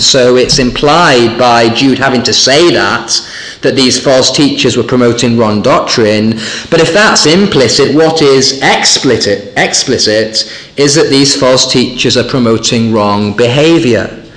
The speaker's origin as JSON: {"language": "English", "town": "Thirsk", "region": "Yorkshire and the Humber", "country": "United Kingdom", "said": "As most of you know, I come originally from Thirsk in North Yorkshire."}